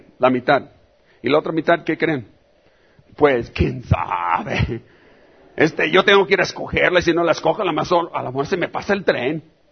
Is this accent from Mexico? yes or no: yes; Mexico; somos libres y soberanos, ¿verdad? Como buenos mexicanos, ¿verdad?